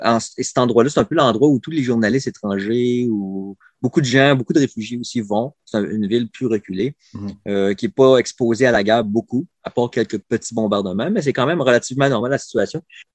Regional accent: Canada; j'ai pu leur expliquer que j'étais du Canada, j'avais un passeport.

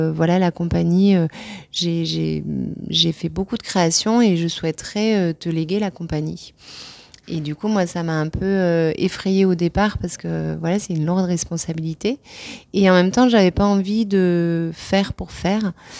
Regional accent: Carcassonne, Occitanie, France; also born or lived in Montpellier / Istres; je suis native de Carcassonne. Je suis née à Carcassonne.

